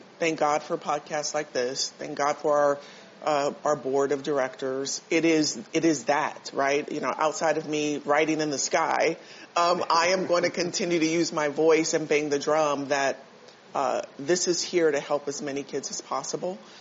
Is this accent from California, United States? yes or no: yes; Pasadena, California, United States; Rose is the city of Pasadena where I grew up, and then I grew up in Concrete community.